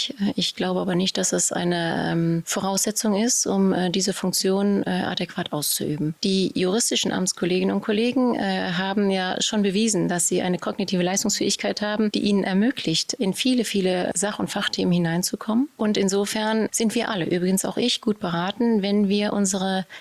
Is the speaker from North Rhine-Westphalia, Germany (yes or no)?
yes; Cologne, North Rhine-Westphalia, Germany; ich bin Kölnerin